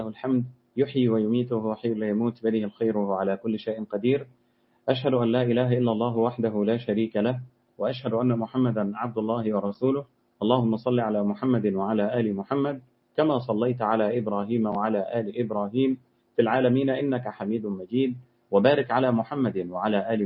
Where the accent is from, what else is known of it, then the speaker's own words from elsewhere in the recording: Egypt; عندنا في مصر مثل شعبي يقول: أولاد الشيبة يتامى.